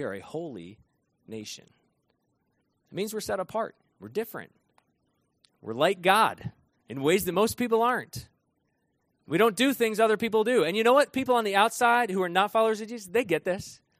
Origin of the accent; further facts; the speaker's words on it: Vermont, United States; That's kind of funny to me because I grew up in Vermont